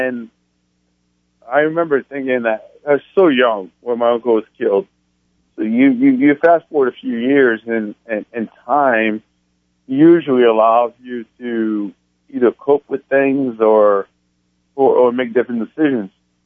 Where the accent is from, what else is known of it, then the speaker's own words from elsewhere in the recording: France; also born or lived in Palatine, Illinois; now in United States; So I grew up in France, and then my dad's right. from Indiana. And then I actually grew up in, when we moved to the United States, I was in Palatine, Illinois.